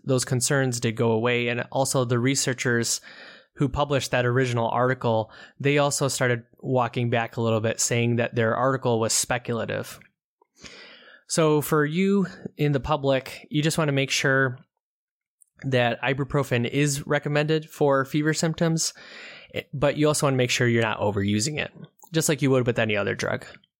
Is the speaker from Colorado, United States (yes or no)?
no; Ann Arbor, Michigan, United States; For example, here at my hometown of Ann Arbor, Michigan, there is a large hospital system